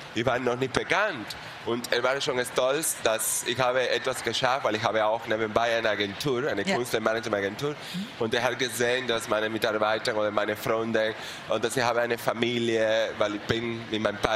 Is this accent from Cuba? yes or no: yes; Cuba; German is a second language; Ich sage, ich komme aus Kuba.